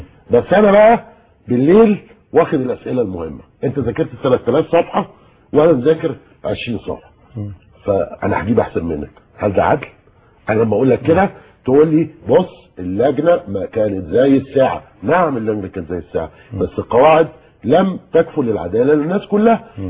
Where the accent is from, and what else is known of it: Egypt